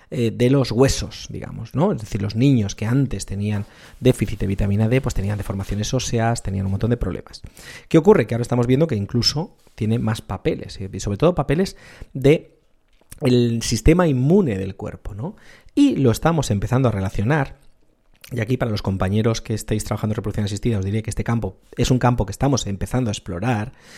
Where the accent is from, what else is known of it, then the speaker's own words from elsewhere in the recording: Spain; eso es otro de los problemas de España, que somos, la productividad española es un poco regular